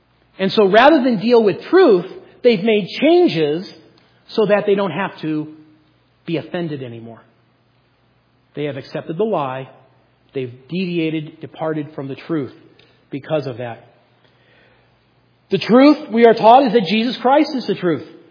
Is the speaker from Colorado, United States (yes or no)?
yes; Gunnison, Colorado, United States; When I was When I was growing up in Gunnison